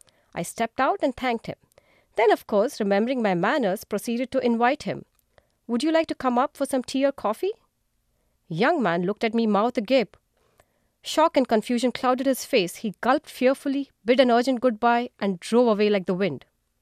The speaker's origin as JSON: {"language": "English", "country": "India", "tie": "born or raised there", "said": "I grew up in India, where sharing a cup of tea with someone is a much revered tradition."}